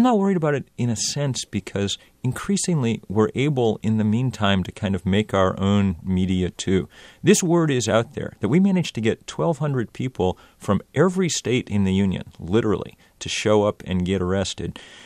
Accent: Vermont, United States; My home state of Vermont just had, as I said, because of climate change, the worst flooding we've ever experienced.

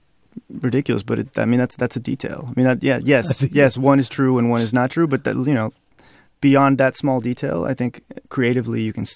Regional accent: the South, United States; You know, so I grew up in the South, and the South is the region that most approximates sort of the place where Garcia Marquez was writing, you know.

